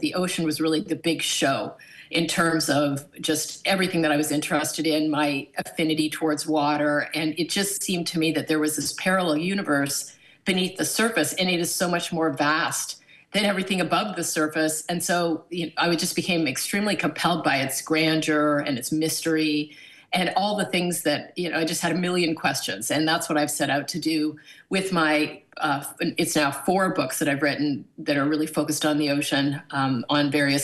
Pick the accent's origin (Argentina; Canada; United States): Canada; growing up in Canada, I didn't have a lot of access or exposure to the ocean